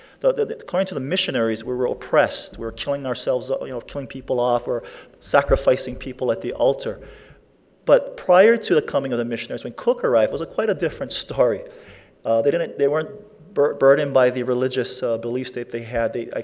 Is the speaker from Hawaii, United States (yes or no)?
yes; Hawaii, United States; And currently, Hawaiians, we make up 22% of the state's population.